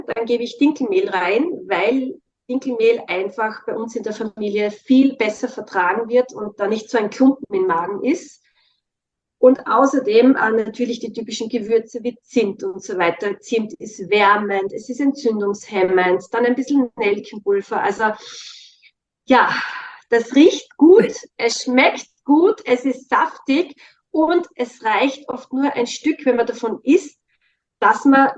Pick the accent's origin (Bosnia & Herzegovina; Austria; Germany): Austria; Styria; Ich komme ja aus der Steiermark, da haben wir genug Äpfel.